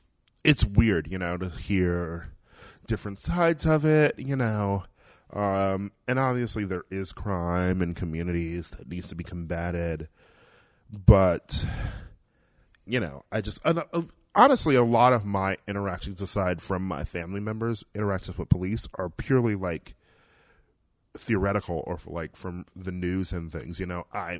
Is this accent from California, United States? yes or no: no; Milwaukee, Wisconsin, United States; And I grew up in Milwaukee, Wisconsin.